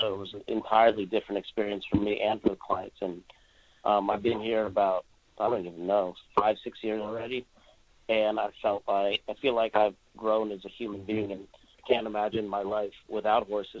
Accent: Los Angeles, California, United States; I'm a total city slicker. I was born and raised in Los Angeles, went to UCLA, went to law school here.

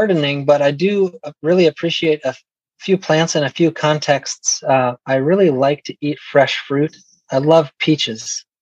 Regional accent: New Mexico, United States; You know, I grew up in New Mexico. I really love the way that the sage smells when it rains in New Mexico

